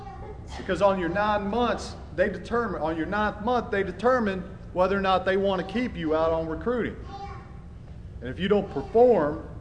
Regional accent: Waynesville, North Carolina, United States; I got to go and recruit in my hometown area, Waynesville, North Carolina. See, I had the best of both worlds growing up.

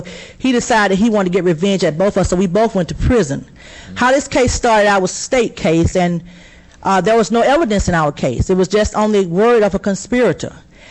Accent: Mobile, Alabama, United States; I'm from Mobile, Alabama. I'm a 44-year-old single mother.

